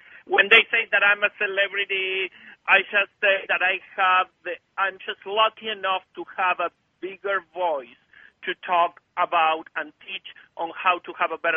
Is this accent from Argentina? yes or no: yes; Argentina; English is a second language; now in United States; I grew up in Argentina